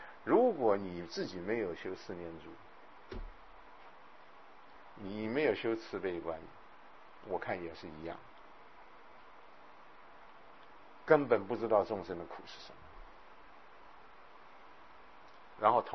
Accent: China; 其实心理智商这件事情呢，我们中国人有没有啊？有啊。

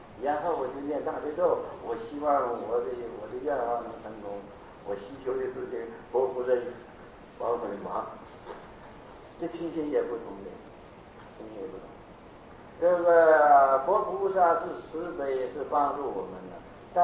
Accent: Hong Kong; 这个我是从香港来的，所以就说话有的时候就会想起来香港的事。

